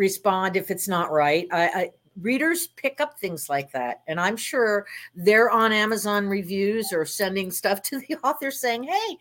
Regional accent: Miami, Florida, United States; I grew up in Miami. We had plenty of, you know, cocaine cowboys over there and everything else.

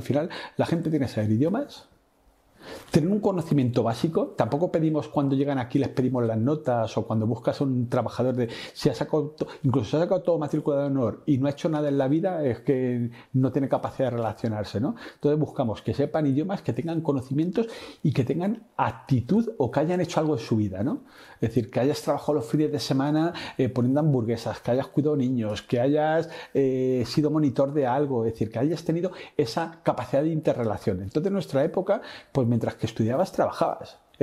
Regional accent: Úbeda, Andalusia, Spain; yo soy de Úbeda, de Jaén.

